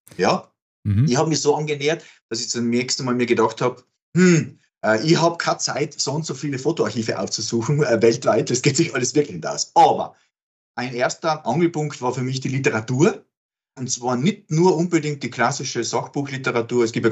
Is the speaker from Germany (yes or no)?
no; Linz, Upper Austria, Austria; born there; Also ich bin 1971 in Linz geboren, habe dann in Innsbruck und in New Orleans Geschichte studiert